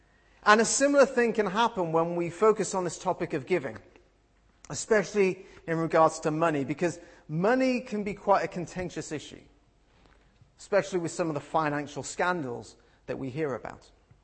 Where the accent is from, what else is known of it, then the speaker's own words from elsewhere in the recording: United Kingdom; You can say people want to run ahead like a kid, but we're British, we're adults